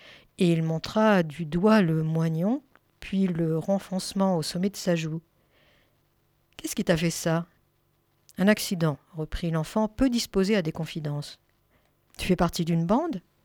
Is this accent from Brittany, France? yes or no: yes; Brittany, France; Moi, je suis originaire du Finistère